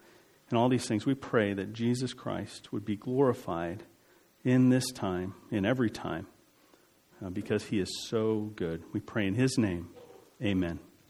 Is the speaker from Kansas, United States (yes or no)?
no; Phoenix, Arizona, United States; now in Minnesota, United States; And I grew up in Phoenix, Arizona, so I know all about disappointment in sports.